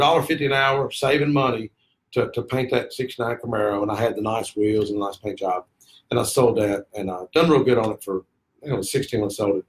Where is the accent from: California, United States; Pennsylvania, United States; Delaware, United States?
Delaware, United States; Smyrna; I was born and raised in Smyrna.